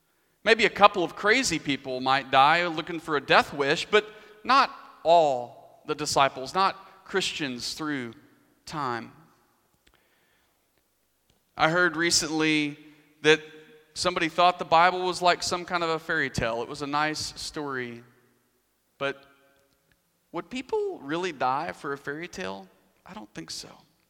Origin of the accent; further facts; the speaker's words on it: Arkansas, United States; I grew up in Arkansas, and so I grew up a Cowboys fan in the 90s.